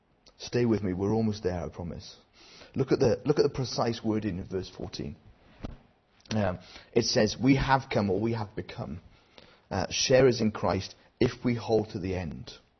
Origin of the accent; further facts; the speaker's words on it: Wales, United Kingdom; I am Welsh, even though I can't pronounce it, just to clarify.